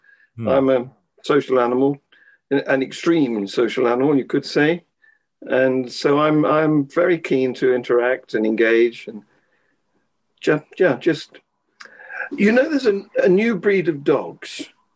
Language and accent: English; England, United Kingdom; I'm an Englishman, and I don't do emotions, happy or sad.